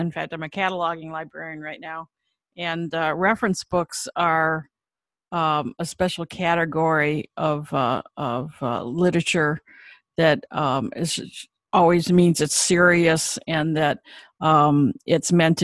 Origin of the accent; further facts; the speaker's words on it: Cleveland, Ohio, United States; moved away; Yeah, I grew up in Cleveland, Ohio, and back before I moved out of the area, so this was back in about 1975-ish era